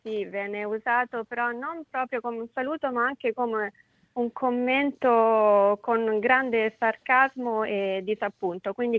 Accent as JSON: {"language": "Italian", "town": "Rome", "region": "Lazio", "country": "Italy", "said": "io invece che sono romana"}